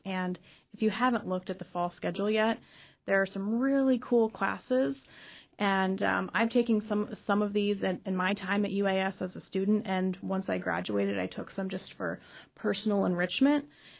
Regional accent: Ohio, United States; moved away as an adult; now in Juneau, United States; I came from Ohio, and I'd never even thought of leaving the state.

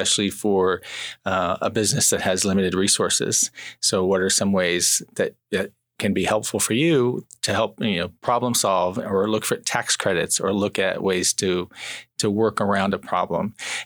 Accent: Florida, United States; moved away as an adult; now in Seattle, United States; Well, I am originally from Florida, so I'm a licensed attorney in Florida, and I was ready for a new adventure. So I moved to Washington, and I now live in Seattle.

